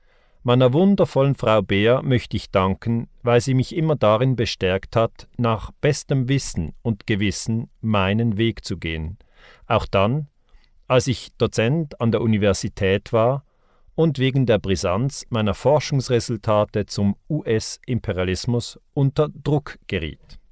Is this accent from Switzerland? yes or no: yes; Switzerland; mein Heimatland, die Schweiz, wo ich 1972 geboren wurde und immer in Frieden leben durfte. In der Schweiz konnte ich ausgezeichnete Schulen besuchen